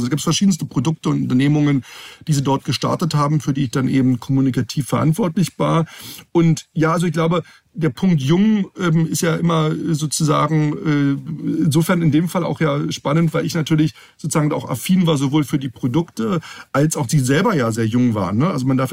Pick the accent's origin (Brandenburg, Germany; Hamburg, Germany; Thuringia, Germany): Brandenburg, Germany; born there; in unserem Dorf in Nähe von Potsdam, wo ich geboren bin